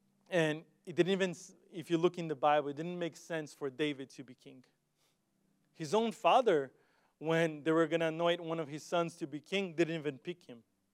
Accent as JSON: {"language": "English", "country": "Brazil", "tie": "born or raised there", "moved": "yes", "said": "I grew up in Brazil, going to church there. I still love the church that I was a part in Brazil."}